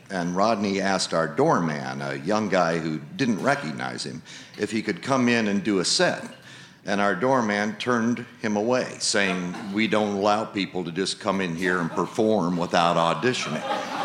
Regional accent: Des Moines, Iowa, United States; I grew up in Des Moines, Iowa, and one summer afternoon when I was around six, my dad and I pulled into the parking lot of our regular supermarket

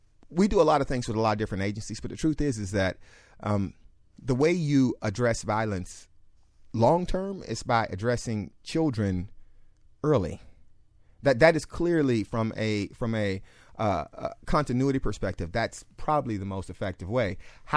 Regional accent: Miami Gardens, Florida, United States; And so I get to be the mayor of my hometown, which is great.

